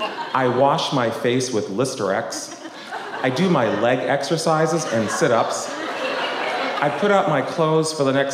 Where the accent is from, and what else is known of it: Boston, Massachusetts, United States; born or raised there